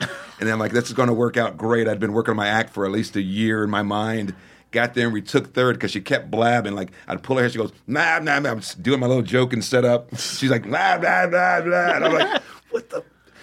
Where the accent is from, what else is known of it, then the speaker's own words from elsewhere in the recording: Memphis, Tennessee, United States; And you're growing up in the South, you don't want to hear any gospel.